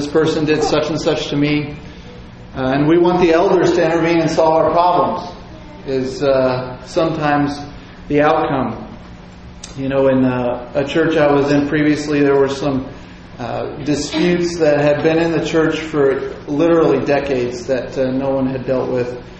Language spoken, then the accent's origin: English; Indiana, United States; When I was a kid, my dad was from California. We grew up in Indiana and we had to drive cross country to go see them.